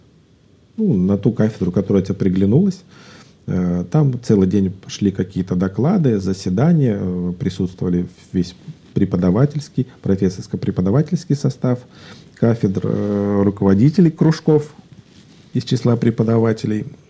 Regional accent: Kaliningrad, Kaliningrad Oblast, Russia; Я рос в Калининграде, это достаточно крупный был город, и сейчас портовый.

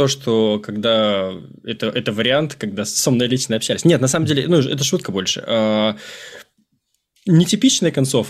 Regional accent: Kazakhstan; Ну, я из Казахстана, я понимаю, о чем он.

